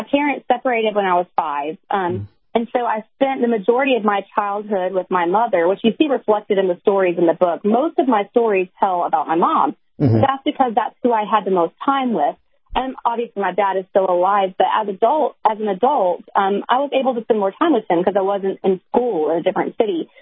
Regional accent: Alabama, United States; so I was living in Florida at the time, but I was born and raised in Alabama, and we did make our way back here after that video.

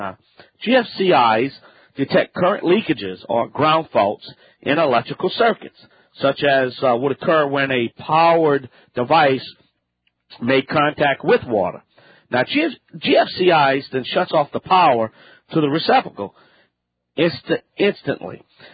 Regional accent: Louisiana, United States; I'm the Cajun man from the Bayou Land.

